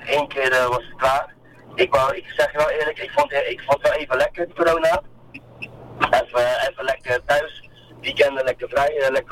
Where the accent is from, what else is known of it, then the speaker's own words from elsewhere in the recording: Dordrecht, South Holland, Netherlands; Ik kom uit Dordrecht. Ja, dat is heel erg een beetje onder Rotterdam, ligt dat. Dus ik ben meer van het zuiden.